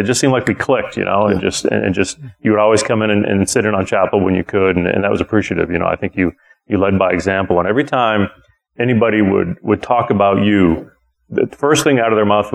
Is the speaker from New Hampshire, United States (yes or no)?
yes; New Hampshire, United States; I grew up in New Hampshire, and his dad was a diehard Sox fan.